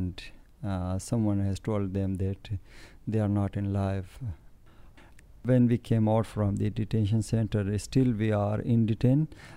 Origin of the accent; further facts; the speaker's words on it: Quetta, Balochistan, Pakistan; English is a second language; moved away; also born or lived in Afghanistan; Basically, I'm from Afghanistan, and I grew up in Quetta, Pakistan.